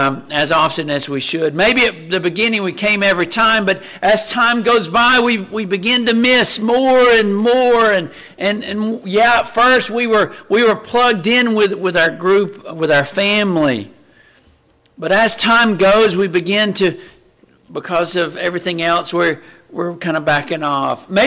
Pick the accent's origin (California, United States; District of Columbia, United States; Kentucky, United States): Kentucky, United States; now in North Carolina, United States; Growing up in Eastern Kentucky, we didn't have a ton of pine trees.